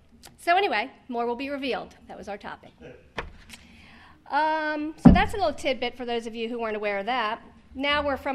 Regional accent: Annapolis, Maryland, United States; I'm from Annapolis, Maryland, so I'm not really part of the Chesapeake and Potomac region.

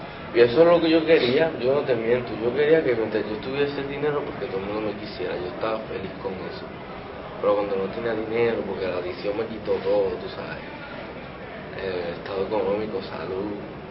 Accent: Puerto Rico; now in United States; yo crecí en Puerto Rico, tú sabes, esa es mi tierra, y ahí es que yo conozco, y ahí es que está mi familia

